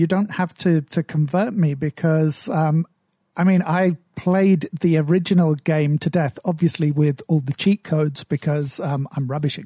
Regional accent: United Kingdom; I'm British, so, you know, I don't hug anyone I haven't known for at least 20 years.

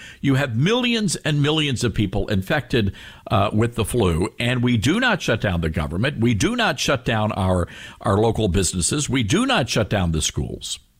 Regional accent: Memphis, Tennessee, United States; if this had happened back in my hometown of Memphis, Tennessee

